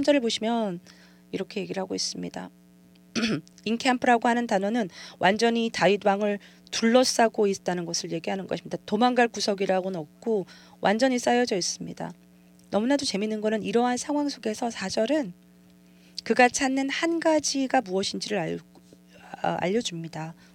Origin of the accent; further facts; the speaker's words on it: Australia; 저는 호주에서 자랐습니다. 거미를 죽이는 것은 뭐 별로 어려운 일은 아닙니다.